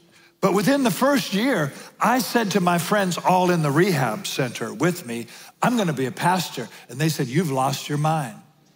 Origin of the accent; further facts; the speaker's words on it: Spanaway, Washington, United States; I'm from Spanaway. I'm a pothead. I live in a rehab center.